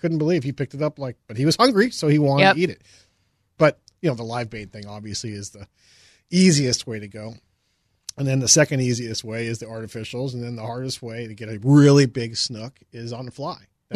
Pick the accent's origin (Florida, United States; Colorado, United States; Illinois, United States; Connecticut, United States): Florida, United States; Miami; But we had a lot of snook in South Florida when I grew up in Miami